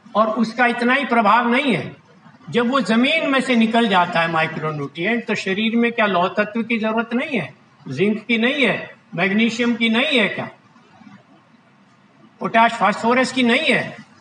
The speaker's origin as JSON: {"language": "Hindi", "region": "Uttar Pradesh", "country": "India", "said": "उत्तर प्रदेश मेरा गांव है"}